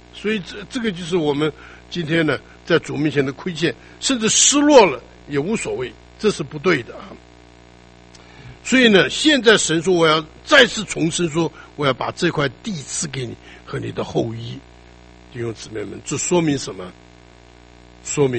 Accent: China; 这个不是光是我们中国人觉得这是个祖国啊

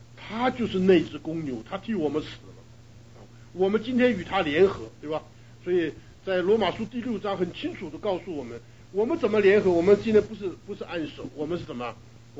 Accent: China; 尤其我们中国人啊，这个面皮代表我们的尊严是吧？

